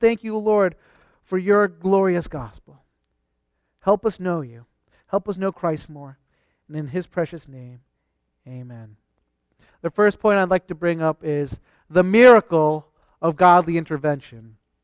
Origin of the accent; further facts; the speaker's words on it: Rocky Point, New York, United States; I grew up in Rocky Point on the North Shore, just like few minutes away from Mount Sinai Harbor.